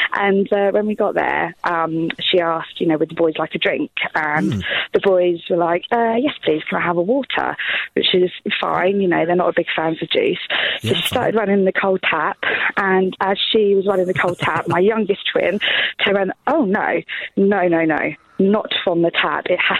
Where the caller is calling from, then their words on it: South East England, United Kingdom; I'm from Hampshire.